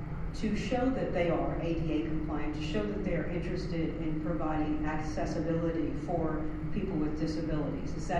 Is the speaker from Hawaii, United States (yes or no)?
no; Richmond, Virginia, United States; I'm from Richmond, Virginia